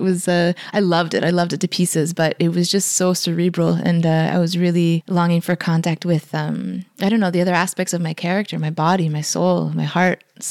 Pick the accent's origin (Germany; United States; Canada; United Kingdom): Canada; Montreal, Quebec; Yeah, Montreal. Yeah, born and raised.